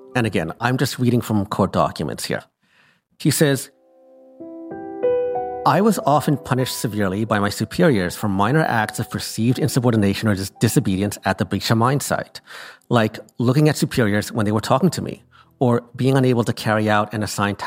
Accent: Canada; I returned home to Canada and discussed with my colleagues.

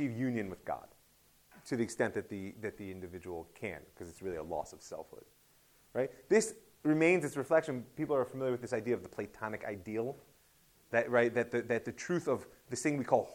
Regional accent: Ohio, United States; I'm from Ohio.

